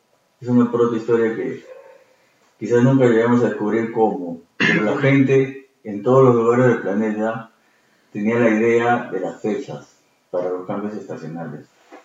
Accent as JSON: {"language": "Spanish", "country": "Peru", "said": "Por eso somos una cultura peruana que come mucho arroz"}